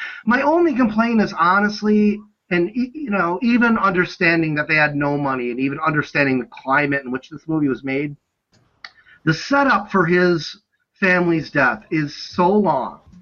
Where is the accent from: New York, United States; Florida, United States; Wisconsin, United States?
Wisconsin, United States; Evansville; where I grew up in Evansville, Wisconsin, we just had a little video station attached to a liquor store that was called the Party Port